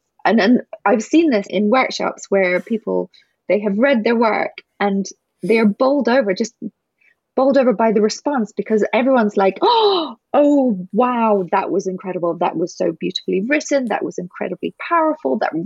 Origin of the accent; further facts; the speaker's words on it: Scotland, United Kingdom; moved away as an adult; also born or lived in England; now in Canada; So originally I'm from Scotland, and then I lived in England for a while, but we moved, me and my husband and two kids, we arrived nearly 6 years ago into the Eastern Townships.